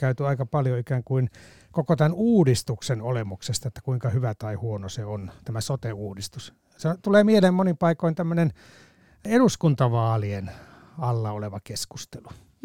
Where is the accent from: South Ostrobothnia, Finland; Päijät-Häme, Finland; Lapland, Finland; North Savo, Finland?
Lapland, Finland; olen itse Lapista kotoisin ja mietin Lapin tilannetta.